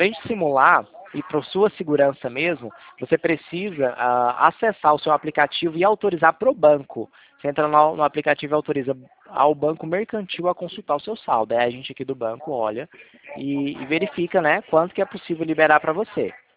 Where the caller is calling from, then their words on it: Goiânia, Goiás, Brazil; Então, aqui, eu falo aqui de Goiânia, Goiás.